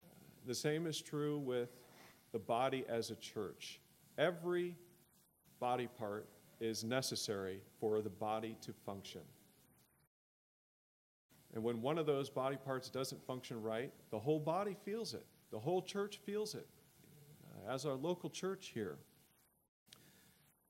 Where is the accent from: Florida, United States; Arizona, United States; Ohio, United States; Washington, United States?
Ohio, United States; Cleveland; For most of my growing up years, I grew up in Cleveland area, just east of Cleveland.